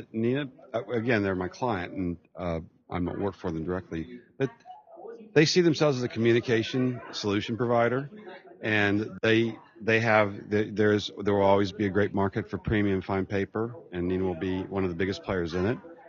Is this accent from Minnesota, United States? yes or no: no; Atlanta, Georgia, United States; But I'm a writer from Atlanta with my own little business